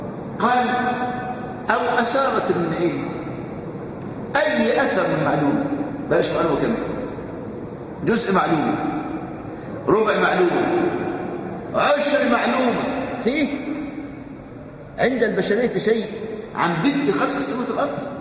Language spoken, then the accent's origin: Arabic; Egypt; كان عندنا في مصر في السبعينات قس